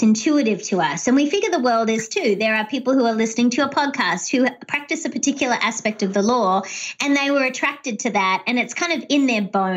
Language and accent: English; Australia; now in United States; being Australian, but also a local perspective. I became a US citizen, and that's really important to me.